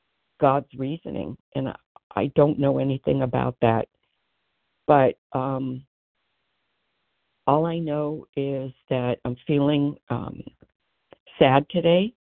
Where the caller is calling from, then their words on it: Philadelphia, Pennsylvania, United States; from Philadelphia.